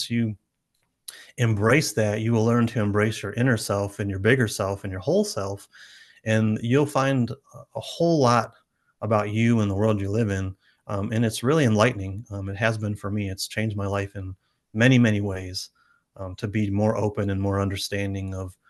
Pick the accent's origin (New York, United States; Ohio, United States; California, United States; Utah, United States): Ohio, United States; now in Colorado, United States; before I moved out to Colorado. I'm from Ohio originally.